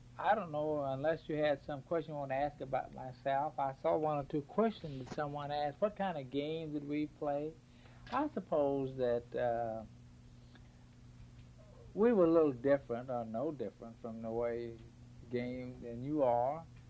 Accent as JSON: {"language": "English", "region": "Florida", "country": "United States", "tie": "born or raised there", "lives_now": "Delray Beach, United States", "said": "I grew up in Suwannee County, attended school there, and went to college, and finally came down to this garden spot, which is now known as South Florida."}